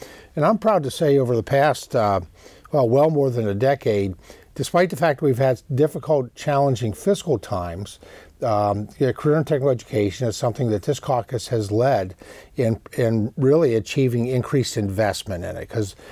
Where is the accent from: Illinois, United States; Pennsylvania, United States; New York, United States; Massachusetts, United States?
Pennsylvania, United States; And in Pennsylvania, it's incredibly important. As well, my home state